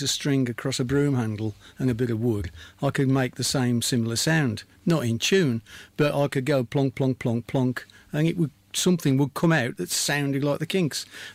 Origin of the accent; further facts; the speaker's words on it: Wolverhampton, West Midlands, United Kingdom; just around the corner, which was where I was raised.